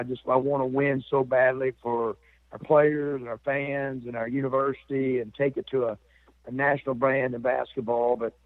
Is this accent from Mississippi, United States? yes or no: yes; Mississippi, United States; I'm so grateful to Ole Miss to give me an opportunity to come back to my home state and coach in a state that I've always loved for my whole life